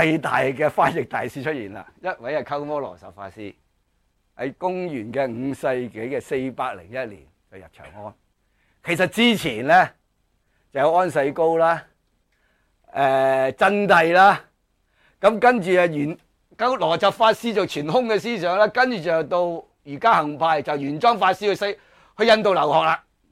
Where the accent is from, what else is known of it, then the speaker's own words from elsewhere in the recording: China; 嗱，好得意，我哋中国人中意讲三嘅。